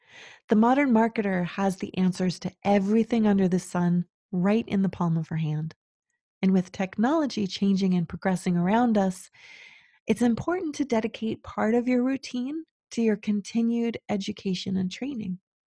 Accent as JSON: {"language": "English", "town": "Berkeley", "region": "California", "country": "United States", "tie": "born or raised there", "said": "Yes, I was raised in Berkeley in the 70s."}